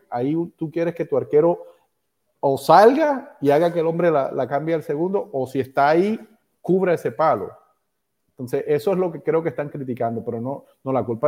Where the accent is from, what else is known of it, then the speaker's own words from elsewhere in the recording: Barranquilla, Atlántico, Colombia; Yo soy colombiano de Barranquilla.